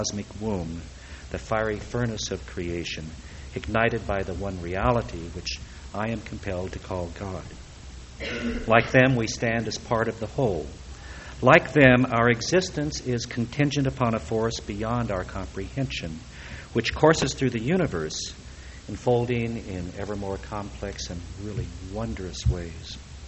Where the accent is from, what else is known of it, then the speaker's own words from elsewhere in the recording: California, United States; they know I'm from California, and I'll believe it when I see it